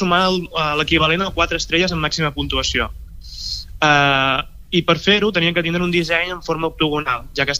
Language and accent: Catalan; Girona, Catalonia, Spain; perquè tant en Dani com jo, o l'entrenador, som de Girona